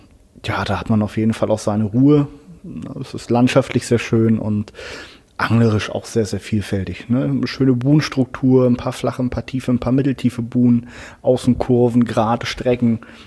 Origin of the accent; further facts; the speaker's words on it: Helmstedt, Lower Saxony, Germany; born there; ich komme gebürtig aus der Helmstedter Ecke, das ist so A2, 25 Minuten in die westliche Richtung, dann bist du von Magdeburg nach Helmstedt gefahren und da aus der Ecke komme ich eigentlich gebürtig her